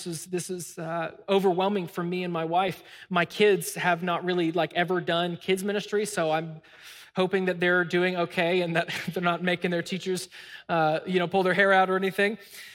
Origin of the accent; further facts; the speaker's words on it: Smyrna, United States; we grew up here in Smyrna, our families are all here.